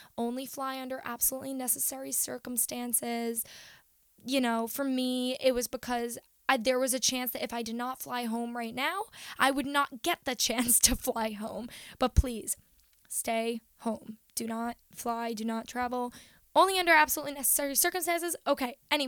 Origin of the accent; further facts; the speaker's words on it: Long Island, New York, United States; So I decided I was going to go back to my hometown in Long Island and go to my parents' house and stay there through the pandemic.